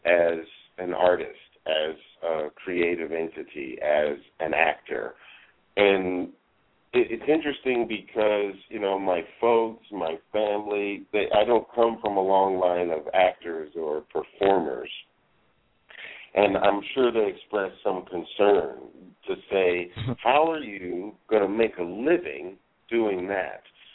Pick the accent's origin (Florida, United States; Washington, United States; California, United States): California, United States; Compton; which at that time, growing up in Compton, it was money, it was property, it was, you know, opportunity.